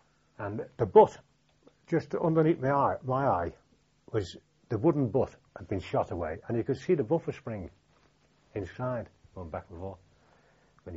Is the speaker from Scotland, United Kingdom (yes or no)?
no; Liverpool, North West England, United Kingdom; because I came from Liverpool.